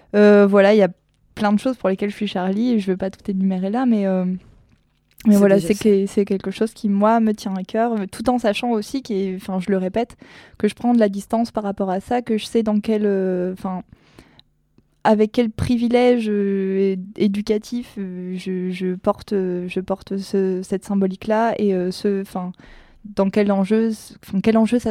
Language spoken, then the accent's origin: French; France; Je suis française et d'origine française, mais en même temps, je ne suis pas hyper patriotique et je me sens plus européenne que française.